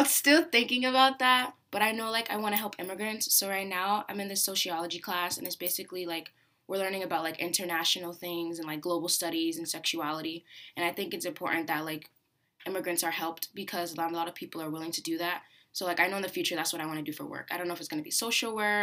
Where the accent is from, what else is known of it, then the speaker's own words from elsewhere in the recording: Boston, Massachusetts, United States; I come from Boston, Massachusetts, and I chose to go to Brandeis for the next 4 years of my life.